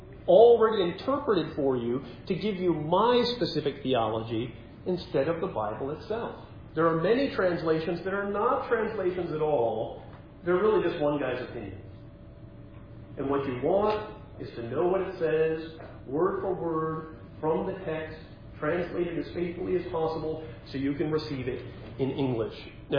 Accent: Memphis, Tennessee, United States; Yeah, I'm from Memphis.

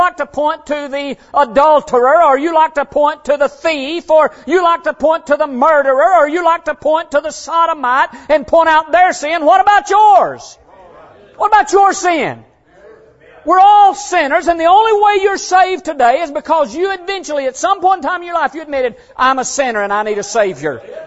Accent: United States; born there; I was born in America by the grace of God.

